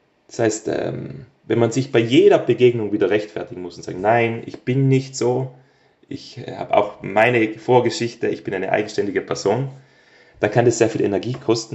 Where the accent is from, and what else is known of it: Trentino-Alto Adige, Italy